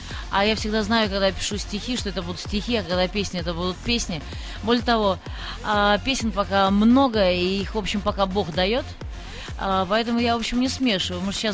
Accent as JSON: {"language": "Russian", "region": "Saint Petersburg", "country": "Russia", "tie": "born or raised there", "said": "По большому счету, родной город — это тот, где тебе хорошо. Какая разница, как он называется. У меня так случилось, что это Питер."}